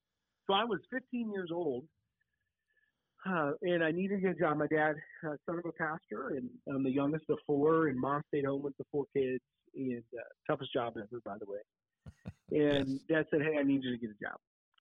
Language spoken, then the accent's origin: English; Illinois, United States; And so I'm from Southern Illinois, mm-hmm. just outside St. Louis.